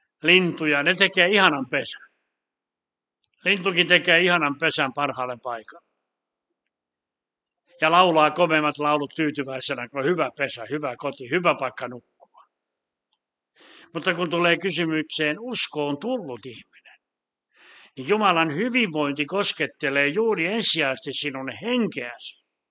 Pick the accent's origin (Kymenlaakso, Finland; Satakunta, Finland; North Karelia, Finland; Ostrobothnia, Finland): Ostrobothnia, Finland; Laihia; Meille pohjalaisellekin, mä tuun Laihialta ja me ollaan paljon kovia juntteja.